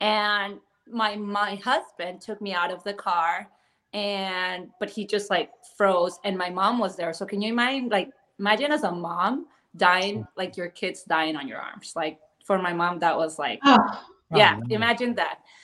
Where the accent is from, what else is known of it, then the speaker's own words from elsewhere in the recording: Cali, Valle del Cauca, Colombia; moved away as an adult; now in United States; I am originally born and raised in Colombia.